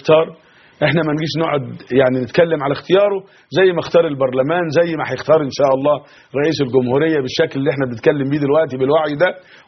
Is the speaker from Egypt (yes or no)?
yes; Egypt